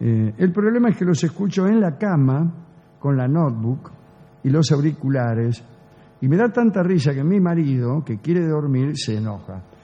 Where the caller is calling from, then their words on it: Cinco Saltos, Río Negro, Argentina; de Cinco Saltos. Río Negro.